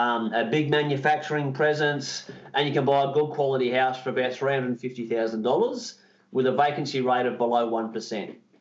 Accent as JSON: {"language": "English", "town": "Brisbane", "region": "Queensland", "country": "Australia", "tie": "born or raised there", "said": "And Brisbane's my hometown, as you know."}